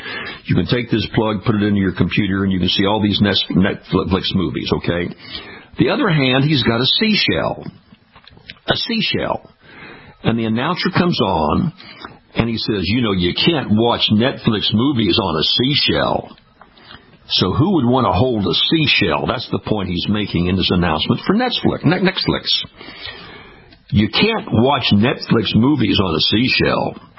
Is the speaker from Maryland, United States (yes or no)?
no; St. Louis, Missouri, United States; I'm up from St. Louis, Missouri originally.